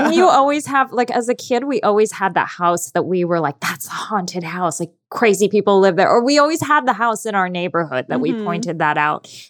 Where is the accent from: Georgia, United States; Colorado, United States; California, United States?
California, United States; San Francisco; I grew up in San Francisco.